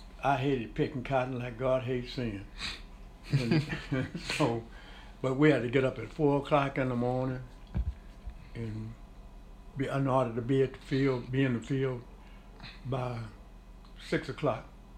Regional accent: Texas, United States; I was born in Navarro County, Carson County, Texas, on August 14, 1930. My mother had twin boys. And we grew up in Carson County, went to school there.

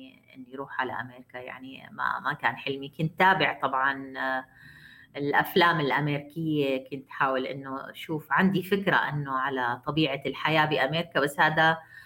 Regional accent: Syria; also born or lived in Jordan; now in United States; طبعاً إحنا كنا لاجئين في الأردن، طلعنا بال2014 من سوريا، يعني هربنا إلى الأردن كلاجئين، وكانت عشنا ظروف كتير صعبة في الأردن مع العائلة،

